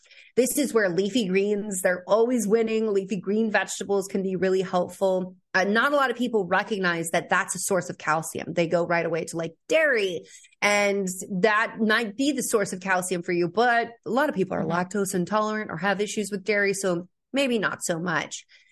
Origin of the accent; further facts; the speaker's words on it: California, United States; I grew up in California. I'm like, somebody should have like definitely kept me out of the sun more.